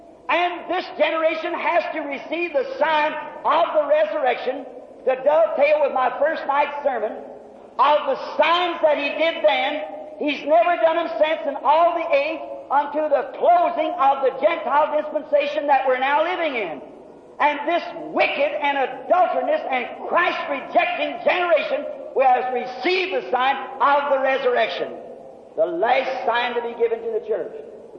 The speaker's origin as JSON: {"language": "English", "country": "United States", "said": "I'm an American."}